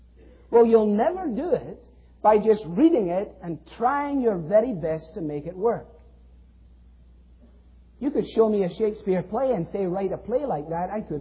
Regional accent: United States; born there; Because I was born in America doesn't make me a Christian.

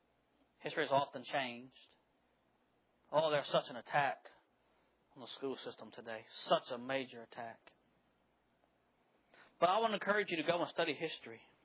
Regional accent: United States; so thankful to be an American. I wouldn't want to be nowhere else. I am proud in a good pride of being an American. I love my country.

